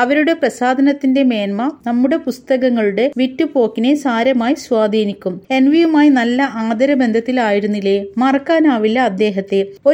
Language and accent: Malayalam; Onakkoor, Kerala, India; എന്റെ നാട്, എന്റെ ഗ്രാമം എനിക്ക് മാതൃസമാനിയാണ്. എന്റെ നാട്ടിലെ ഗ്രന്ഥശാലകളിൽ നിന്നാണ് ഞാൻ ആദ്യമായി അക്ഷരങ്ങളുടെ മധുരം നുകർന്നത്. മൂവാറ്റുപുഴ താലൂക്കിലെ ഓണക്കൂർ എന്ന കൊച്ചു ഗ്രാമം എന്റെ മനസ്സിൽ